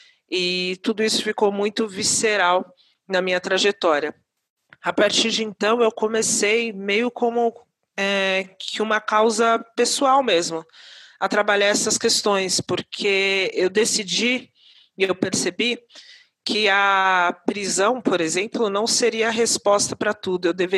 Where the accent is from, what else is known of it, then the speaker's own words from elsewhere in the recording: Diadema, São Paulo, Brazil; Eu sou de Diadema, uma cidade aqui próxima a São Paulo, quem é da região metropolitana conhece